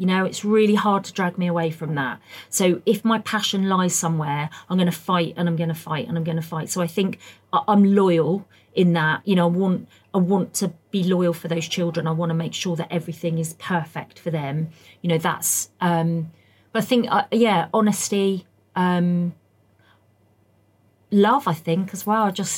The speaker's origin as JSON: {"language": "English", "town": "Hayling Island", "region": "South East England", "country": "United Kingdom", "tie": "born or raised there", "said": "I grew up on Hailing Island, recently just moved back to Hailing Island."}